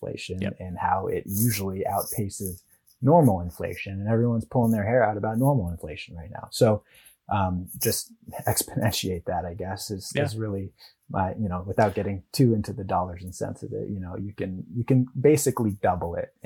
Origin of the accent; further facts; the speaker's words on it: California, United States; I'm from Marin County. It's just across the Golden Gate Bridge from San Francisco.